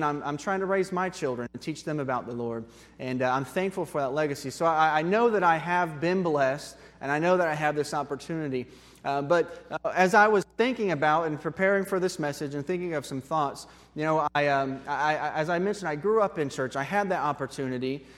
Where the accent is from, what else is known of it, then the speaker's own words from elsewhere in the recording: Indianapolis, Indiana, United States; I grew up in Indianapolis, more on the west side in the Brownsburg area.